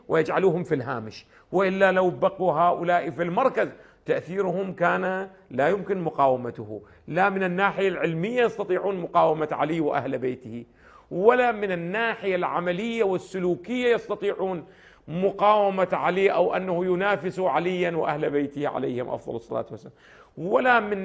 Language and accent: Arabic; Iraq; الآن إحنا التجربة الآن عندنا في العراق واضحة